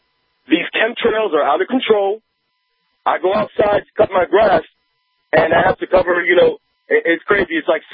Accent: New York, United States; born there; now in Tampa, United States; I was born in New York. My father was born in New York.

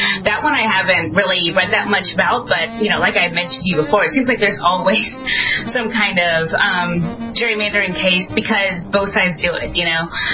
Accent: Florida, United States; Well, I'm actually originally from Florida

